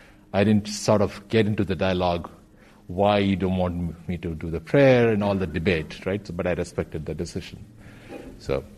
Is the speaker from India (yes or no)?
yes; India; I grew up in India, so as a practicing Hindu.